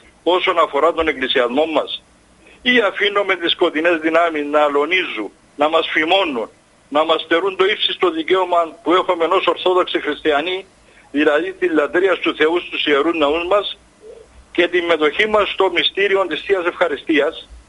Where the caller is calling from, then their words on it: Limassol, Limassol District, Cyprus; από Λεμεσόνο, 68 χρόνος.